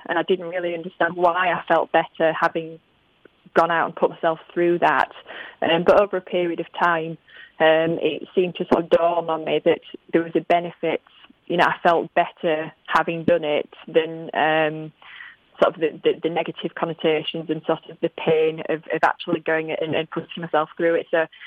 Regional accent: Yorkshire and the Humber, United Kingdom; accent: Yorkshire; I do hope that your listeners can understand my very Yorkshire accent, Mark

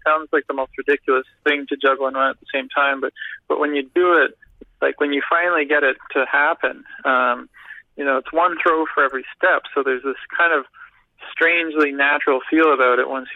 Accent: Ottawa, Ontario, Canada; because when I was younger, growing up in Ottawa, it was all about skiing.

